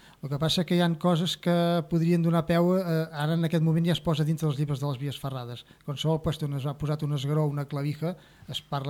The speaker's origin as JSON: {"language": "Catalan", "town": "Centelles", "region": "Catalonia", "country": "Spain", "tie": "born or raised there", "said": "Jo soc fill de Centelles."}